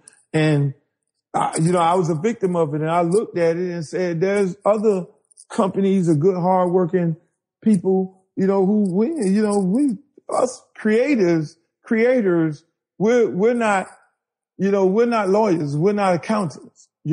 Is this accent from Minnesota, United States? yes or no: no; Miami, Florida, United States; I'm a guy from Miami. I'm all about Miami. Everything that I do is about Miami, the music, the sound, the look, the album covers, the videos and all that.